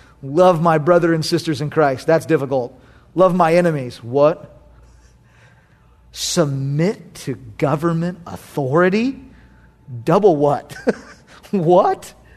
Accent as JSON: {"language": "English", "town": "Long Beach", "region": "California", "country": "United States", "tie": "born or raised there", "said": "I grew up in Long Beach, California. That's where I was born. The LBC, home"}